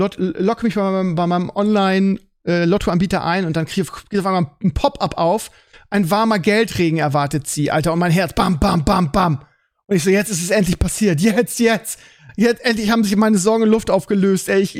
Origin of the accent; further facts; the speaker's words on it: Bremen, Germany; Das ist halt, als Bremer ist das halt eine pure Erektion.